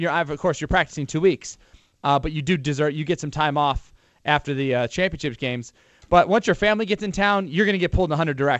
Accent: Ohio, United States; And I'm born and raised in Ohio

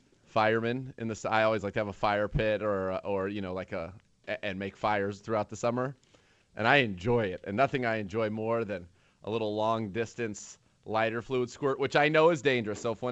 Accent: California, United States; Well, I grew up in California. One time I was west

